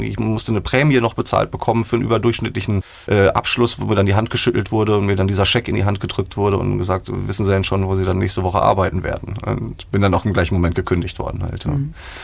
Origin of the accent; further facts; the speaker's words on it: Letmathe, North Rhine-Westphalia, Germany; now in Iserlohn, Germany; Ich bin tatsächlich in Letmathe aufgewachsen, habe da die ersten 20 Jahre sogar meines Lebens verbracht. Und nach meiner Inhaftierung im Gefängnis bin ich dann das erste Mal weggezogen, sehr weit weggezogen, nämlich nach Iserlohn. Also ein kleiner Sprung von 10 Kilometern und jetzt wohne ich seit etwa 11 Jahren, 12 Jahren